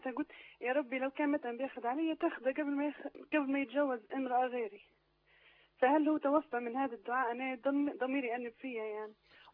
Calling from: Libya

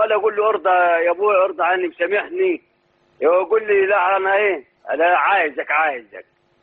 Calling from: Jordan; معك من الأردن يا شيخ

